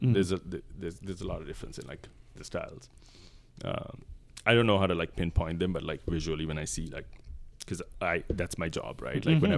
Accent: Sri Lanka; moved away; when I grew up in Sri Lanka, like we didn't have brand name sneakers.

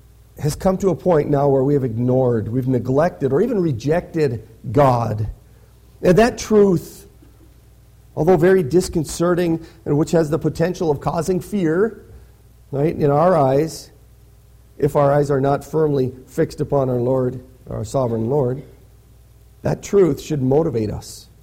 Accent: Kenmare, North Dakota, United States; land that was owned by a wealthy man from my hometown, Kenmare, North Dakota.

